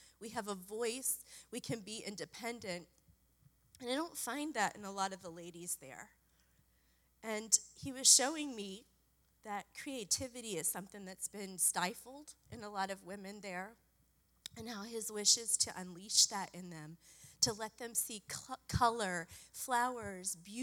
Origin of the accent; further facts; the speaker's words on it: Florida, United States; moved away; We grew up in Florida. We have deep roots. I've never moved before in my life until we moved to Kentucky.